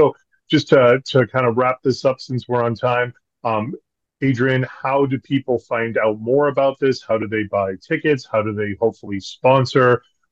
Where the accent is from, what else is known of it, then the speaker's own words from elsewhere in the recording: Ireland; I'm an Irish guy that doesn't have the patience for a 10-year trial